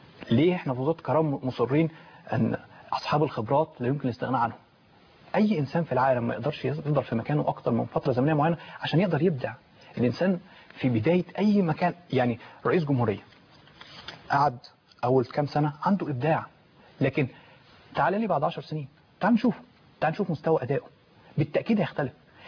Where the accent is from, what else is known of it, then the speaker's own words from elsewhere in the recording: Egypt; أنا كشاب مصري